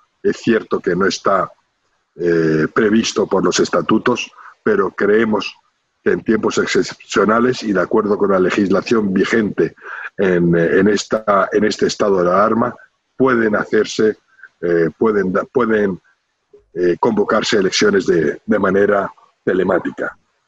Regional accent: Spain; como judíos y como ciudadanos españoles.

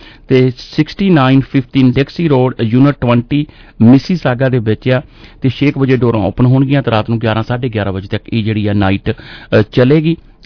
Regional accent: Randhawa Masandan, Punjab, India; ਤੇ ਅੱਜ ਸ਼ਾਮ ਨੂੰ ਜੀ ਸਾਡੇ ਆਪਣੇ ਪਿੰਡ ਰੰਧਾਵਾ ਮਸੰਦਾਂ ਦੀ ਜਿਹੜੀ ਜੀ ਈਅਰਲੀ ਇੱਕ ਪ੍ਰੋਗਰਾਮ ਜਿਹੜਾ ਜੀ ਸਾਡੇ ਪਿੰਡ ਵਾਲੇ ਸਾਰੇ ਭੈਣ ਭਰਾਵਾਂ ਵੱਲੋਂ ਉਲੀਕਿਆ ਜਾਂਦਾ

